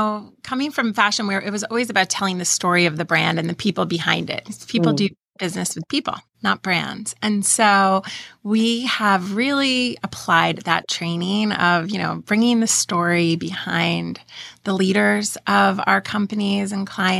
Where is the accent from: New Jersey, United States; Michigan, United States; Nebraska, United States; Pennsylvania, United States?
Pennsylvania, United States; I grew up in Pennsylvania.